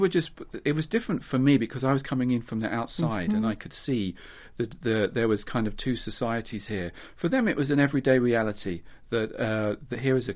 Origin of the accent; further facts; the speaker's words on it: London, United Kingdom; I grew up Jewish in North London and had a traditional kind of Jewish upbringing